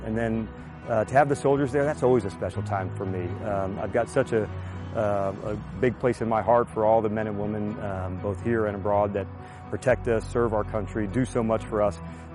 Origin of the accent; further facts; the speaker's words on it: New Jersey, United States; but growing up in New Jersey and knowing Manhattan so well